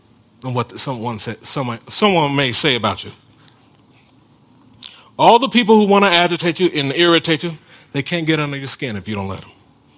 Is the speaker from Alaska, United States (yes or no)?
no; California, United States; I grew up in California. I knew everything about earthquakes. We did our earthquake drills and stuff like